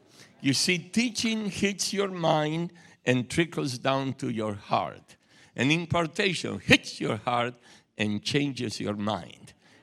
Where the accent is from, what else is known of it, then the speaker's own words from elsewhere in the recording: Argentina; born there; English is a second language; moved away; It's my accent. I was born in Argentina, my wife and I.